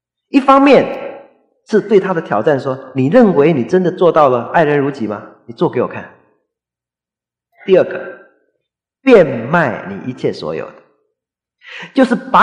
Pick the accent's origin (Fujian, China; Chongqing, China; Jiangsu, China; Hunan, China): Fujian, China; 我也是福建人